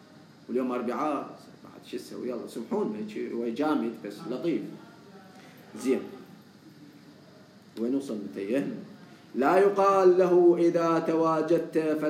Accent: Najaf, Najaf Governorate, Iraq; أنا من النجف

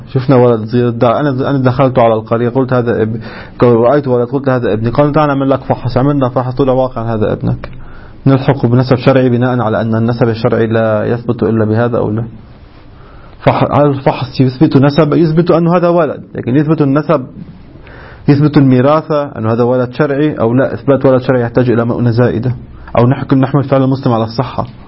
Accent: Lebanon

